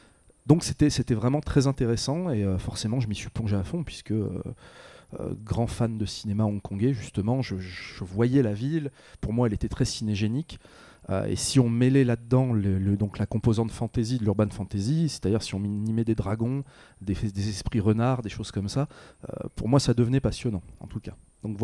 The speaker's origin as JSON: {"language": "French", "country": "France", "said": "Moi, en tant que Français, j'ai toujours vécu dans des petites villes ou à la campagne. Donc c'est pas un environnement qui me parlait forcément. J'ai jamais vécu à Paris, à Marseille ou à Lyon"}